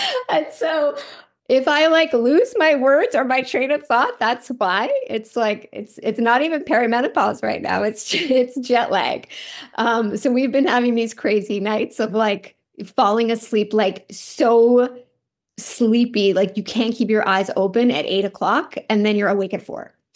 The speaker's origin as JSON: {"language": "English", "country": "Canada", "tie": "born or raised there", "said": "I grew up here in Canada."}